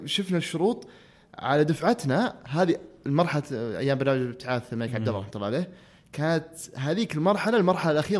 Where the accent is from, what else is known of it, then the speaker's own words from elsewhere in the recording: Al Soudah, Asir, Saudi Arabia; انا كنت في الصيف في ابها انا في القريه قريتنا وين في السوده.